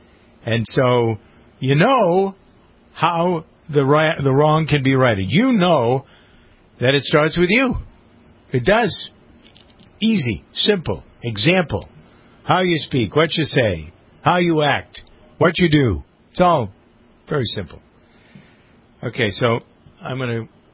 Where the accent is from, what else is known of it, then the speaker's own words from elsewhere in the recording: Framingham, Massachusetts, United States; My hometown of Framingham, Massachusetts